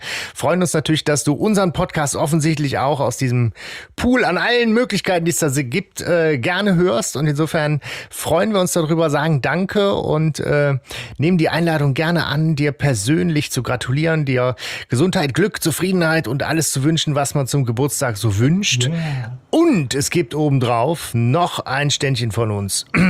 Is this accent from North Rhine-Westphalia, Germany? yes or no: yes; Aachen, North Rhine-Westphalia, Germany; wir sind aus Oche, da ist das durchaus geläufig und von Herzen gemeint.